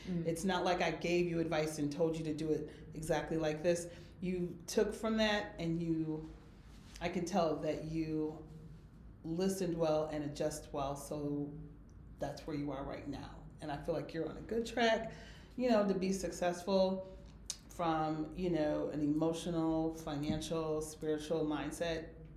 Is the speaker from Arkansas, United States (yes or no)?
yes; Little Rock, Arkansas, United States; I probably would have had some fun, but I just never did. I grew up in Little Rock, so.